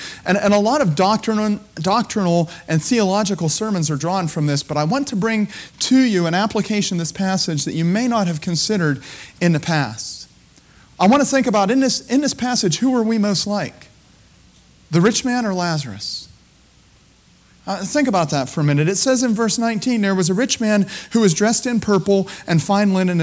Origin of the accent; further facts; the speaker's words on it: Scotland, United Kingdom; I paid under $100 for this suit because I am a Scotsman and I'm good at that, you know.